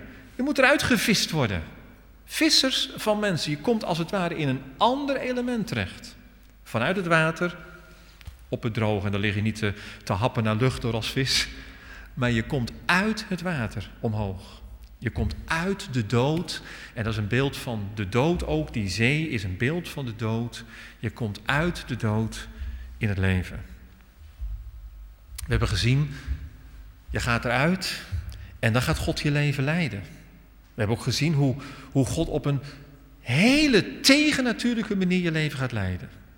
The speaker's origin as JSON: {"language": "Dutch", "country": "Netherlands", "said": "dat proberen wel eens als Nederlanders, maar dat kunnen we toch echt niet"}